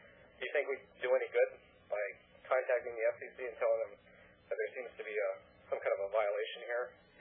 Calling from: Fort Myers, Florida, United States; Hi, I'm calling from Fort Myers, Florida.

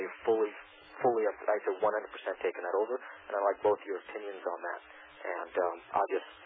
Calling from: Los Angeles, California, United States; I'm calling from Los Angeles.

